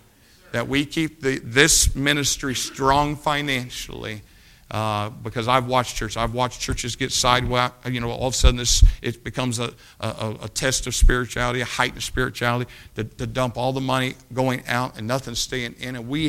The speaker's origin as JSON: {"language": "English", "country": "United States", "said": "I'm an American."}